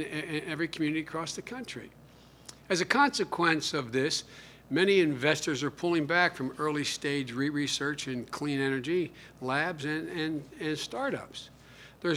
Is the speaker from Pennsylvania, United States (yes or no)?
yes; Pennsylvania, United States; I remember back in 1973, I came from Pennsylvania, and steel and coal were a big deal